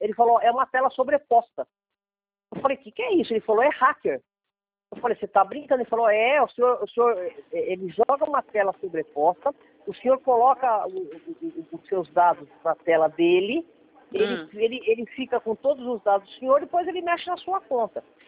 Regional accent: São Paulo, Brazil; Como a gente é de São Paulo

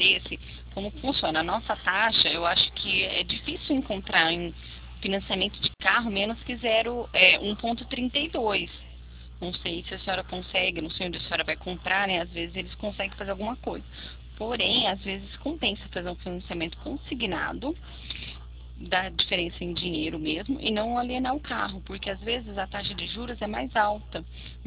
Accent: São Paulo, Brazil; eu sou do interior de São Paulo. Chama Limeira, a cidade que eu moro

